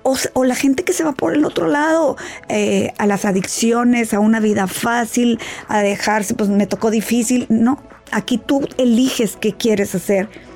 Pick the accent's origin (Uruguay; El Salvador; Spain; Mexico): Mexico; Aparte, soy la primera mexicana.